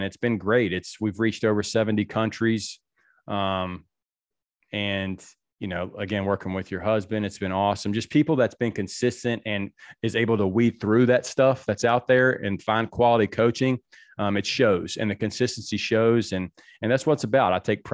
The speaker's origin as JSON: {"language": "English", "region": "Virginia", "country": "United States", "tie": "born or raised there", "moved": "as an adult", "said": "Growing up in Virginia, it was cold and snowy during baseball season. I said, no more. Not having it. So I moved down to Florida, played college baseball."}